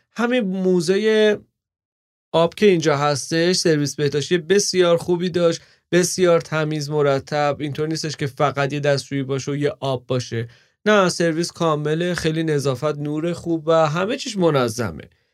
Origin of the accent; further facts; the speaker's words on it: Iran; چون ما ایرانی هستیم این اصطلاح رو به کار بردم